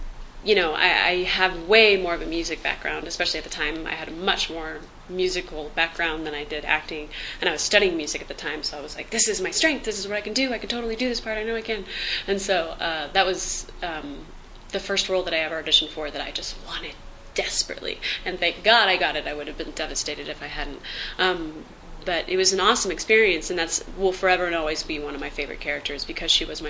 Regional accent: Dallas, Texas, United States; I am an actor from Dallas

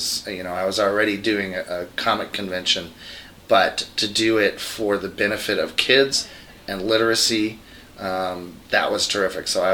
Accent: Boulder, Colorado, United States; now in Denver, United States; Yes, I grew up in Boulder.

